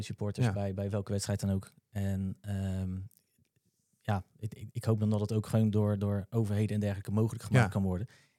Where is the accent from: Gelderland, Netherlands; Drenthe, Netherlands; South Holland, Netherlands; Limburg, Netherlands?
South Holland, Netherlands; The Hague; now in Rotterdam, Netherlands; ik kom toch wel van het veen, dus niet van het zand. Ja. Dus dan ben ik wel een Hagenees.